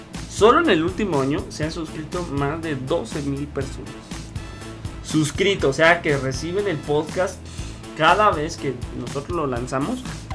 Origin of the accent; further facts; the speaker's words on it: Guatemala; Allá en mi tierra, en Guatemala, también nos han escuchado.